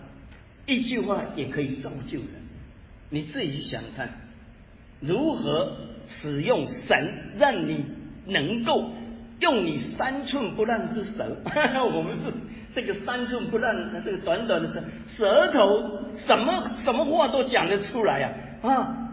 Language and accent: Chinese; Taiwan; now in United States; 我是从台湾来的啊，我是到美国才信主的，所以当年我在台湾的时候啊